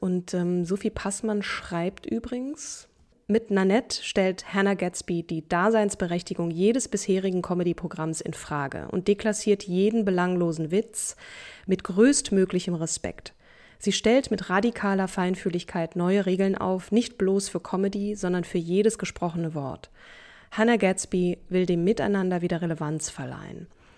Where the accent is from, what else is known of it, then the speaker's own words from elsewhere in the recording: Hamburg, Germany; also born or lived in Berlin; Ich habe noch ein bisschen Abschiedsschmerz in den Knochen auch von Berlin, die Stadt, in der ich so lange gelebt habe. Und jetzt dann Hamburg, meine alte Heimat, in der ich sehr lange auch nicht war oder gewohnt habe, zumindest mit Sack und Pack.